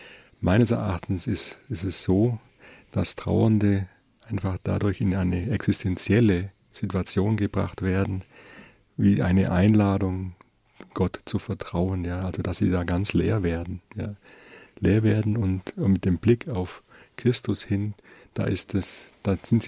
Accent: Ravensburg, Baden-Württemberg, Germany; Wir waren gerne hier in Ravensburg, meiner Heimatstadt.

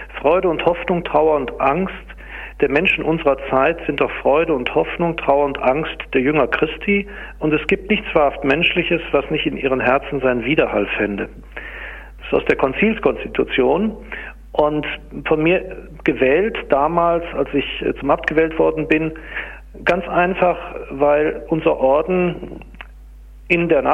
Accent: Duisburg, North Rhine-Westphalia, Germany; hier in meiner Heimat in Hamborn

